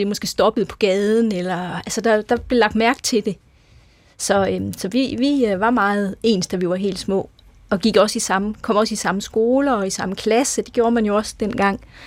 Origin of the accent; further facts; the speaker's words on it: Horsens, Central Denmark Region, Denmark; Ja, jeg kommer fra Horsens, og jeg bor i en lille by lige uden for Horsens, der hedder Lund.